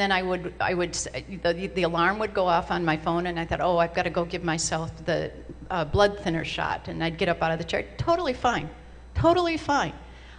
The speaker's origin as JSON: {"language": "English", "country": "United States", "said": "As an American, compared to the rest of the world, we are spoiled."}